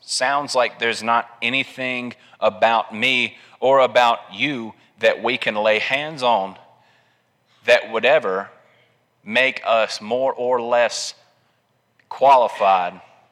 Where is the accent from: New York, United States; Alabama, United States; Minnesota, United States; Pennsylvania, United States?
Alabama, United States; All right, I'm from Colbert County, Alabama.